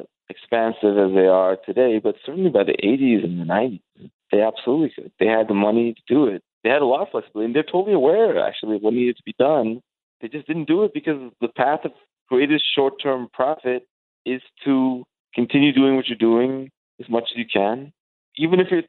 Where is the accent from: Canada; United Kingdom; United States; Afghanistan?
Canada; as a Canadian, it's kind of sad to see that a Canadian company engaged in such predatory behavior.